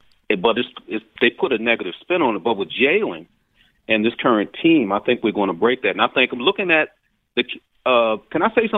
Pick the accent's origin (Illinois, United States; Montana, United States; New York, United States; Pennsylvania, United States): Pennsylvania, United States; Philadelphia; traditionally Philadelphia, since I'm a Philadelphian born and raised, we've always been kind of typecast